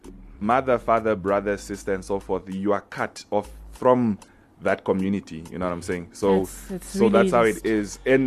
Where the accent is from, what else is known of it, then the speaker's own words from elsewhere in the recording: Rundu, Kavango East, Namibia; I would love to go to my childhood home where I grew up in Rundu.